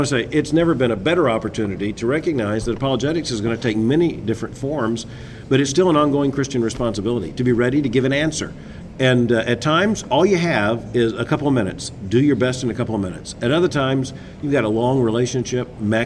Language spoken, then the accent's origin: English; Florida, United States; I grew up in South Florida. Mm-hmm. I grew up on water.